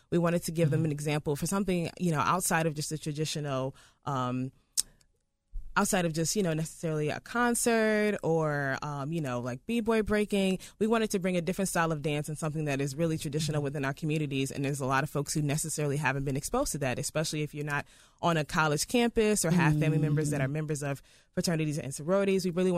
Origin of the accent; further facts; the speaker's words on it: Michigan, United States; I'm originally from Michigan.